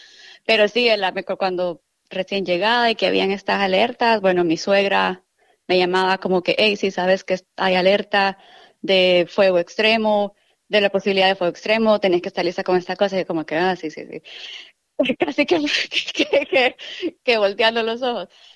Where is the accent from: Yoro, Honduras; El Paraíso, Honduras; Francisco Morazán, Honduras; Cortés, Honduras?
Cortés, Honduras; San Pedro Sula; como yo vengo de Honduras, viví en San Pedro Sula, que es súper caliente